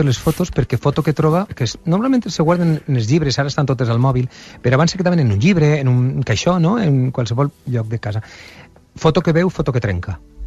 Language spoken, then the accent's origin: Catalan; Valencian Community, Spain; És com tot el món ha d'anar a la Tomatina, que és la festa del meu poble, una vegada